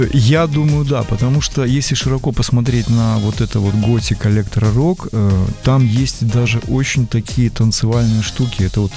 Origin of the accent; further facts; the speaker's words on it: Belarus; also born or lived in Makhachkala; Я хоть родился очень далеко, я родился в Махачкале, это Дагестан. Угу. До 4 лет мы там жили, потом мы переехали сюда с родителями, да, и я белорус вообще такой.